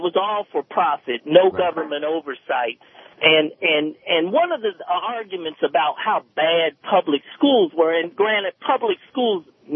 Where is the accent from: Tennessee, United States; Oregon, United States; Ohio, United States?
Ohio, United States; Dayton; I'm from Dayton, Ohio. Mm-hmm. And I don't know if you know, it's one of the largest mid-sized cities.